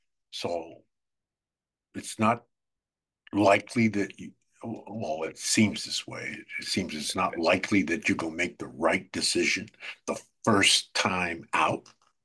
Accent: Brooklyn, New York, United States; I grew up in Brooklyn, New York, right?

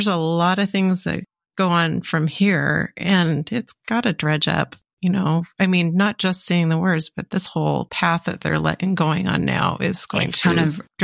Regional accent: Washington, United States; But I will be in Olympia, Washington, in my home state tomorrow

